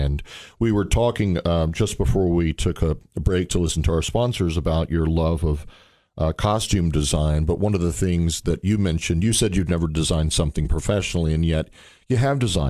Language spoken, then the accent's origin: English; Cookeville, Tennessee, United States; my hometown, at least, of Cookeville, Tennessee